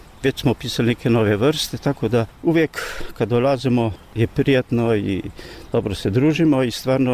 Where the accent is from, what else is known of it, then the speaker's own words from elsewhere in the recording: Slovenia; Croatian is a second language; špiljar i biospeolog, dolazim iz Slovenije, iz Jamarskog kluba Kamnik